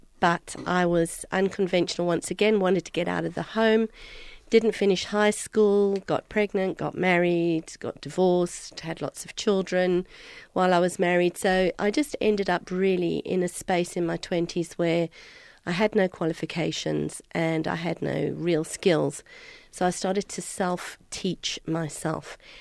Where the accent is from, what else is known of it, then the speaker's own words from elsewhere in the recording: United Kingdom; born there; Well, my background is very unconventional. I was born in the UK.